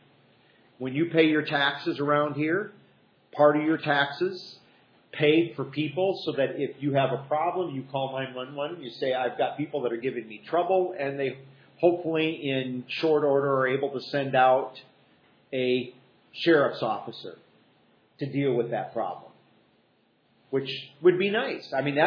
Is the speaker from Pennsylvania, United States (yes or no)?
no; Iowa, United States; But when I grew up in Iowa, there were a number of fundamental Baptist groups out in the Midwest, and in Iowa in particular